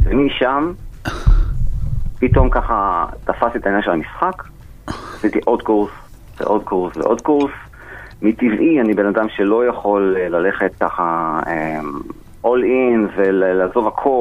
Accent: Givatayim, Tel Aviv District, Israel; אני הייתי, גדלתי בגבעתיים והייתי דרך הילד הכי קטן בכיתה כמעט.

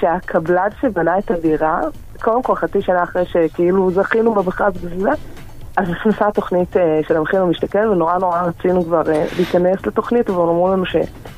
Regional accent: Central Israel, Israel; אנחנו מהמרכז.

